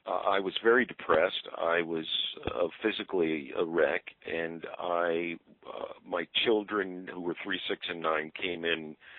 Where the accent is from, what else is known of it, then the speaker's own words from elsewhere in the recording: Huntington, New York, United States; Mr. Hazelwood was from my hometown, and here I was, the guy cleaning it up, and from Huntington.